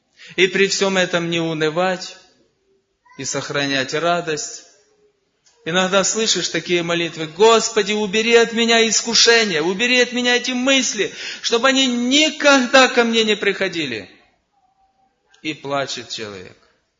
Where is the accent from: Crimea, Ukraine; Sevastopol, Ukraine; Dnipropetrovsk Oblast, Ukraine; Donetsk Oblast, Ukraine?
Dnipropetrovsk Oblast, Ukraine; Verkhnodniprovsk; я с Украины. Там есть у нас город Верхнеднепровск в Днепропетровской области. Небольшой город, 20 тысяч населения.